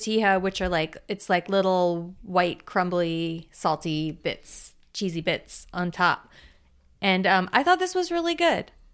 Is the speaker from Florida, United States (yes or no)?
yes; Florida, United States; And I grew up in South Florida. A lot of Cuban food.